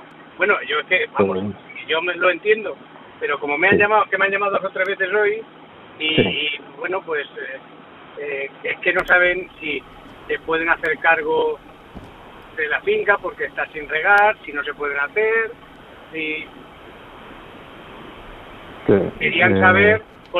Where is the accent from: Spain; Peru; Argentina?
Spain; Manzanares, Castilla-La Mancha; de Manzanares.